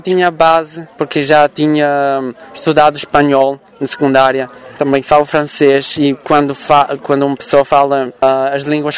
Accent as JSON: {"language": "Portuguese", "country": "Bulgaria", "said": "não digo isso porque sou da Bulgária"}